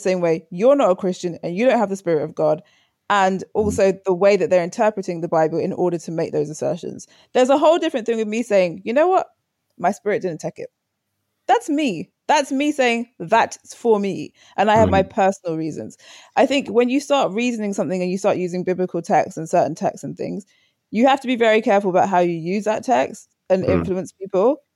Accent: Jamaica; I'm a Jamaican, I believe in Obia. I believe in spirits.

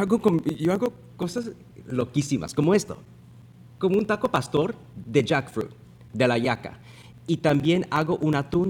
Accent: Texas, United States; Como muchas personas donde yo nací y crecí, es un problema grandísimo. Ahí en el sur de Texas, ahí en la frontera, es donde tenemos lo máximo de los niños obesos.

